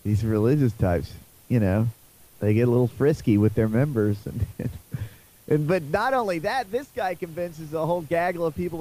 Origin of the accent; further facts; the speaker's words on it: the South, United States; I just remember growing up in the South.